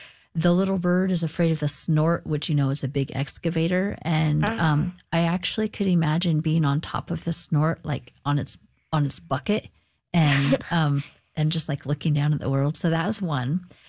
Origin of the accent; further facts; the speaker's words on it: Eugene, Oregon, United States; And when I grew up in Eugene and we lived outside of the city limits, we didn't even have a library card